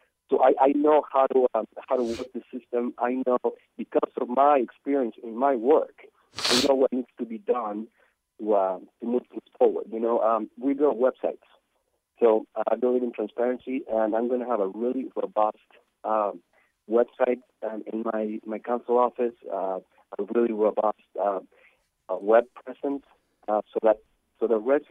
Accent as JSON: {"language": "English", "region": "Mexico City", "country": "Mexico", "lives_now": "Los Angeles, United States", "said": "I'm from Mexico City, as you can hear my accent."}